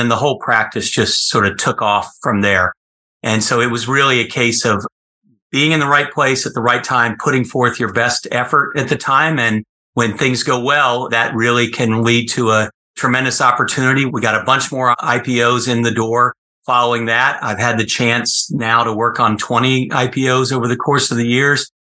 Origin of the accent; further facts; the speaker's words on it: Dallas, Texas, United States; I went back to Texas for law school, where I grew up in Dallas, and then came east.